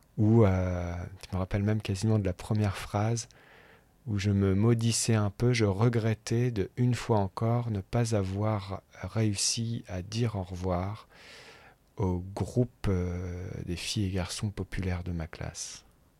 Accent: Normandy, France; moved away as an adult; je viens de Haute-Normandie et j'ai vécu à une trentaine de kilomètres de Rouen jusqu'à 18 ans.

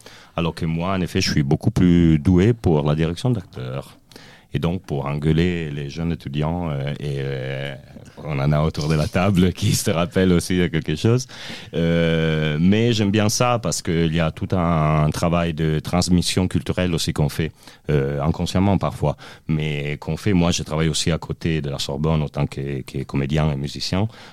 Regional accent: Italy; French is a second language; Donc, je suis italien, je ne sais pas si vous avez remarqué ça. Je n'ai plus d'accent du tout, mais quand même, un peu, c'est resté.

